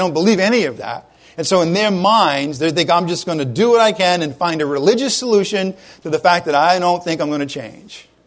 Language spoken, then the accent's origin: English; Ireland; I'm Irish. I'm not going to tell you everything you need to know.